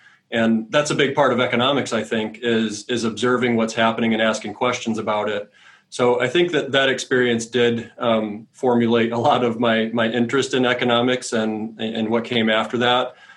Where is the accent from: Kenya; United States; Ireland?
United States; the stories might have been, you know, that we heard growing up in the United States.